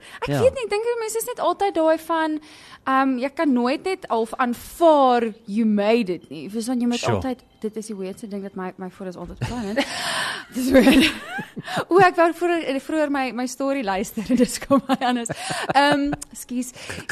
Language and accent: Afrikaans; Bellville, Western Cape, South Africa; Ek is van Bellville.